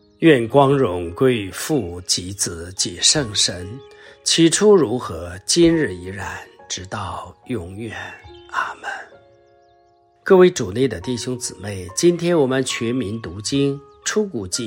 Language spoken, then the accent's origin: Chinese; China; 我们中国人说，没有这个荷叶就不要包这个粽子啊！